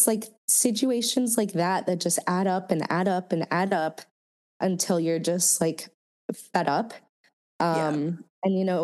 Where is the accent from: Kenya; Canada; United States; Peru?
United States; Washington, District of Columbia; I feel like growing up in the Washington, D.C. area, music was definitely not seen as a career, let alone a lucrative career.